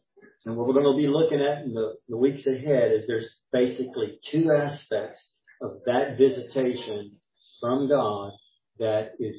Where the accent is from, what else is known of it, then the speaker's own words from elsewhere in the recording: United States; I'm at war with Iran because I'm an American.